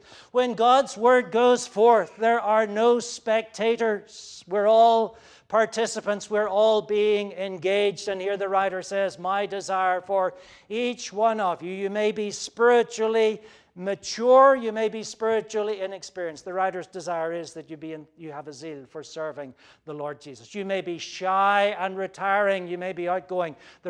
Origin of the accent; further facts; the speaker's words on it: Ireland; now in United States; When I was growing up in Ireland, we didn't do show and tell. That was an American thing. It never found its way across the Atlantic.